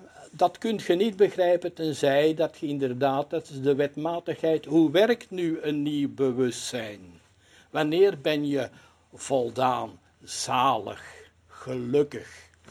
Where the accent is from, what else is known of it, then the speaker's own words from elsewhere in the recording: Belgium; Ik ben Belg uit die sociale klasse met die opvoeding aan die universiteit en aan die diploma's, aan die carrière.